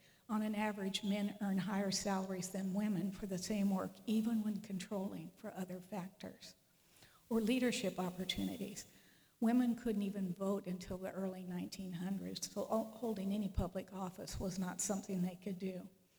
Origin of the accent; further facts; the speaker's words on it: United States; born there; I was born in America.